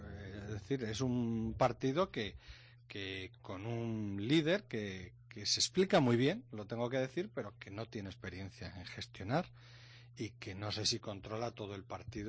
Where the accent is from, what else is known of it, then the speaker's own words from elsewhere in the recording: Albacete, Castilla-La Mancha, Spain; yo siempre he dicho que soy un albaceteño del Albacete Balompié